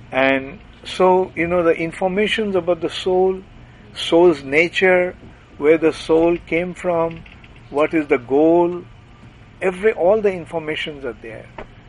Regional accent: Kolkata, West Bengal, India; now in Orlando, United States; But I'm from India. Yeah. Orlando, Florida. Oh, in India. I'm from Bengal. Calcutta.

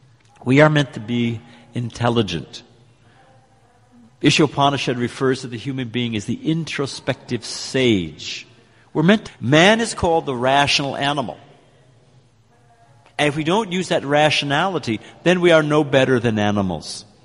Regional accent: California, United States; I was raised in California. I came from a relatively well-to-do family.

